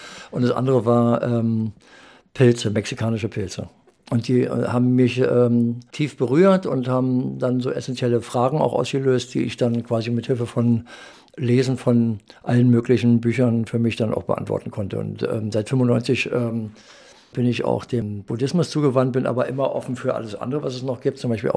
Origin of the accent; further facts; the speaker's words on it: Spandau, Berlin, Germany; Ich bin jetzt in diesem Körper seit 65 Jahren. Ich bin im Spandau geboren